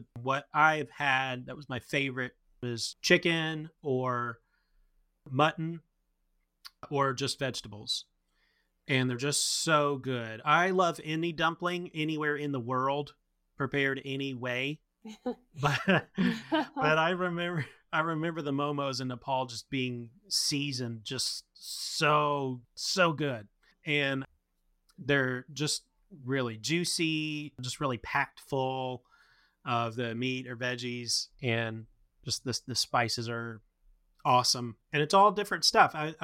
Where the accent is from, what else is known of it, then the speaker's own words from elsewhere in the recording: United States; Don't give me a fork and spoon just because I'm American.